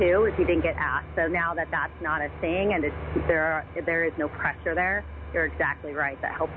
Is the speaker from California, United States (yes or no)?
yes; California, United States; Well, outside of that, I'm from California originally, yes, but I've made my way towards the east throughout the year, so here I am now.